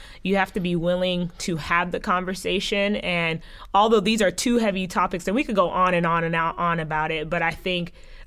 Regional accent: United States; although my family is very much Haitian, I was born and raised in the States.

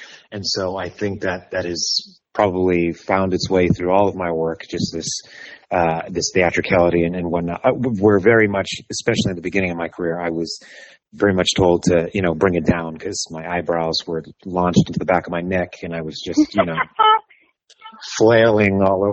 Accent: New Bedford, Massachusetts, United States; So I'm from New Bedford, Massachusetts. Shout out to my new Beigers.

